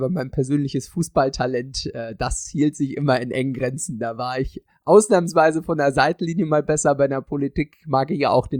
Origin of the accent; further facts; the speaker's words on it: Ueckermünde, Mecklenburg-Vorpommern, Germany; Und da kommt ja auch das schöne Vorpommern und meine Heimatstadt Ueckermünde unter anderem.